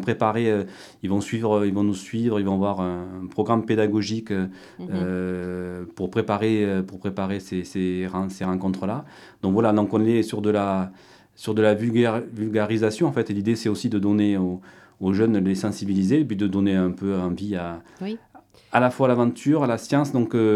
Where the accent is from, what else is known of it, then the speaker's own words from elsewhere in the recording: Gourdon, Occitanie, France; Moi, je suis originaire de Gourdon, donc je suis un pur lotois.